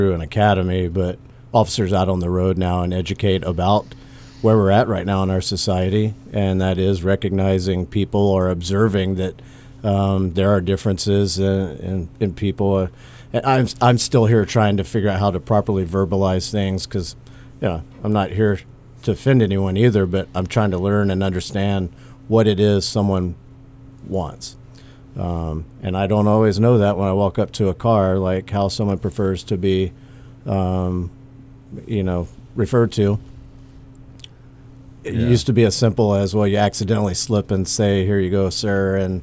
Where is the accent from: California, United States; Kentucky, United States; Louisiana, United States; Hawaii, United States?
Louisiana, United States; Now, I grew up in Louisiana